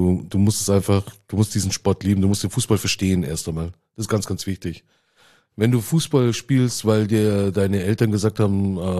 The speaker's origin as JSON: {"language": "German", "region": "Bavaria", "country": "Germany", "tie": "born or raised there", "said": "ich bin im ländlichen Gebiet, bin ich aufgewachsen im Süden von München, in der Nähe von Holzkirchen, und dort waren wir vielleicht 3 Nationalitäten."}